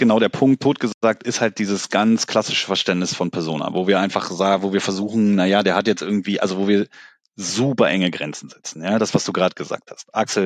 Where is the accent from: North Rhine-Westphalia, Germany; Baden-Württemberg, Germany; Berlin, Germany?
Berlin, Germany; wir kommen beide aus Berlin